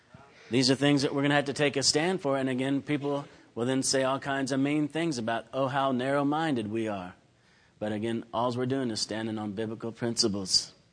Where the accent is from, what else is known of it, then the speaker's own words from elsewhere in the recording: Wichita, Kansas, United States; Again, I grew up in Wichita, Kansas. My dad was a German background and my mom Scottish. Scottish and German. They got married, had six children. I was the last.